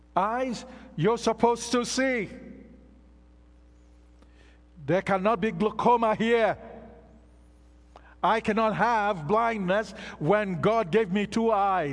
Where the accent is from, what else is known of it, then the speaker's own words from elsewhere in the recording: Nigeria; Growing up in Nigeria, we used to sing a very special song.